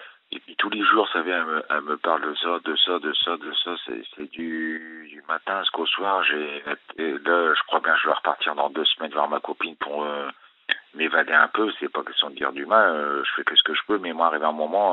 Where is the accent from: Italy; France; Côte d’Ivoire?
Italy; French is a second language; quand je suis un Italien, je ne laisse pas faire